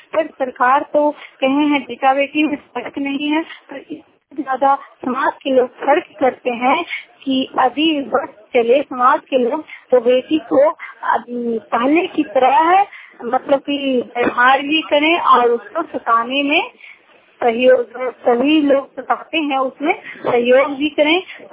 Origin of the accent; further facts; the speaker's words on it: Bihar, India; और मैं दामोदर तुरबल्हा पंचायत की हूँ, नालंदा जिला की निवासी हूँ।